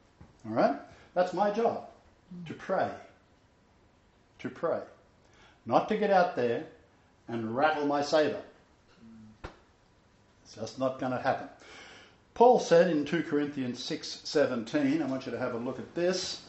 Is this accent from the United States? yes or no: no; Australia; I'm an Australian. I'm a Jew.